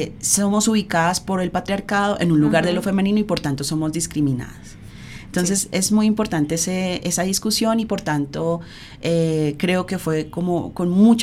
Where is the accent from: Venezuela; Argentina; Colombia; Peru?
Colombia; Este dolor de como colombianos que tenemos al cerrar la puerta